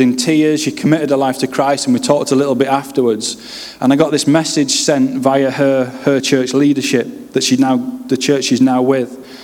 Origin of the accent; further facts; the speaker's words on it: Leeds, Yorkshire and the Humber, United Kingdom; accent: northern; now in Runcorn, United Kingdom; I grew up just outside Leeds in West Yorkshire. You can probably tell by the northern twang. I can't win, though, because I now lead a church in Runcorn, which is near Liverpool. When I phone home, they all accuse me of sounding like a Scouser.